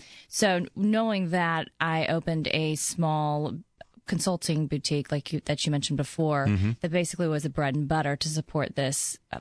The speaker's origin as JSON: {"language": "English", "region": "Gulf Coast", "country": "United States", "tie": "born or raised there", "said": "Actually, no. I grew up in the Gulf Coast area."}